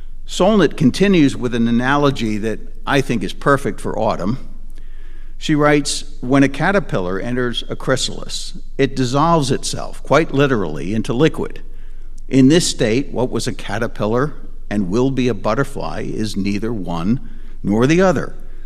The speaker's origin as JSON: {"language": "English", "region": "New England", "country": "United States", "tie": "born or raised there", "also_born_or_lived": "Pennsylvania", "said": "Growing up in New England and Pennsylvania, autumn was always my favorite season."}